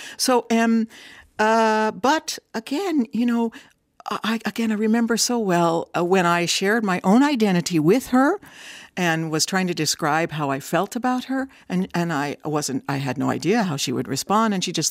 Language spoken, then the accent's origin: English; Seattle, Washington, United States; Yes, I grew up in Seattle, Washington, and all my siblings are still there.